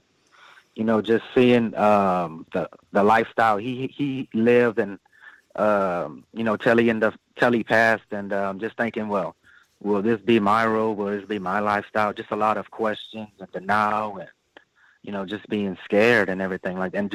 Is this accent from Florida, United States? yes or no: no; Louisiana, United States; just because we're from Louisiana and the culture here, you know, food is a big part of our lifestyles